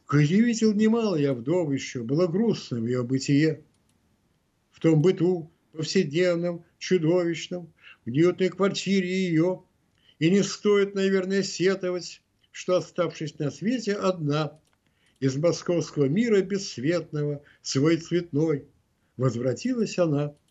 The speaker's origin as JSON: {"language": "Russian", "region": "Saint Petersburg", "country": "Russia", "tie": "born or raised there", "said": "6 сентября моему родному городу Ленинграду в 91 году возвращено историческое название Санкт-Петербург"}